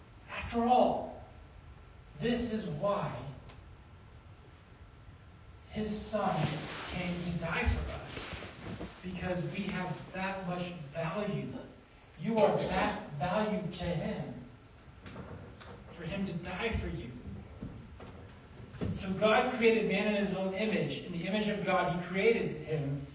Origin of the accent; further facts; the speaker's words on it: Nevada, United States; I used to listen to the NPR show in Nevada a little bit when I lived in my home state there.